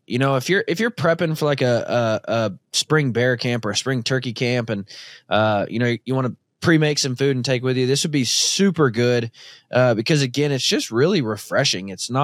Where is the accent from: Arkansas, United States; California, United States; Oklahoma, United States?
Arkansas, United States; I grew up in Arkansas. If you caught fish, you battered it and you deep fried it.